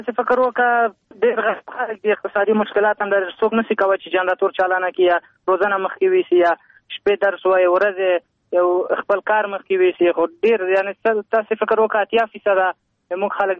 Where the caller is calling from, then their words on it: Kabul, Afghanistan; د کابل ولایت د برښناکوت څخه تاسو بړی کې.